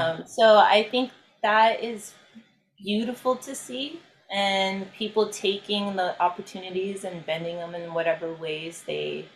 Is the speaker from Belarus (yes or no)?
yes; Belarus; I'm from Belarus, which is, former Soviet Union.